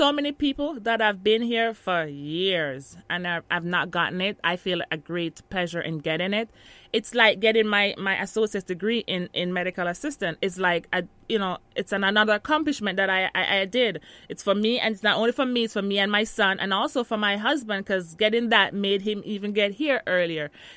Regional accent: Jamaica; now in United States; me, a Jamaican

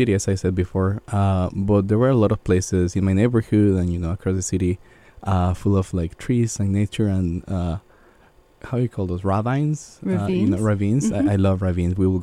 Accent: Guatemala City, Guatemala Department, Guatemala; I grew up in Guatemala City. I was fortunate enough that my family moved into a neighborhood that was kind of quiet and calm and family friendly.

